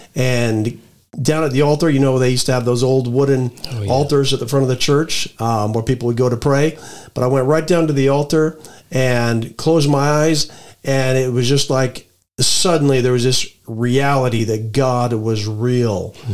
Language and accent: English; Moab, Utah, United States; I'm originally from Moab, Utah, and I spent nearly 23 years in the U.S. Air Force until I retired in 2012.